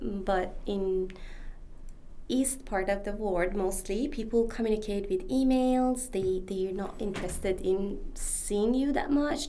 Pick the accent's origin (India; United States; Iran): Iran; English is a second language; I was like, oh … I'm from Iran.